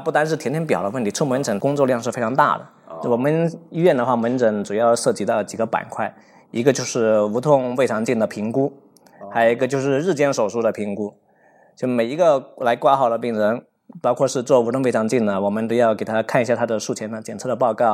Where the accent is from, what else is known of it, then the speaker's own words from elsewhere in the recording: Guangdong, China; 大家好啊，我是来自广东的麻醉医生啊